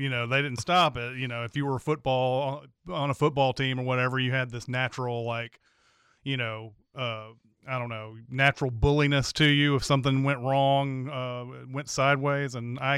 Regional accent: Tennessee, United States; Like when I was growing up, I went for, I'm from Tennessee, so I will root for Tennessee.

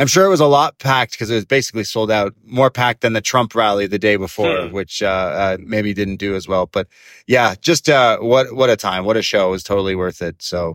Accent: Canada; hey, we're from Canada. This is a rental.

